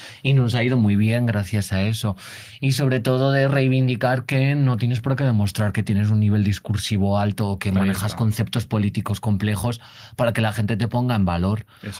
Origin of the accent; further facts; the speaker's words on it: Castile, Spain; porque soy castellana, entonces a mí me dices algo y yo digo no